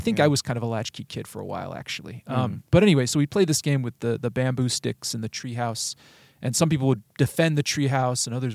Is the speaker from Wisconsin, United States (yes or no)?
no; San Clemente, California, United States; But growing up in San Clemente is the name of the town, I always felt very detached, far away from anything that seemed interesting.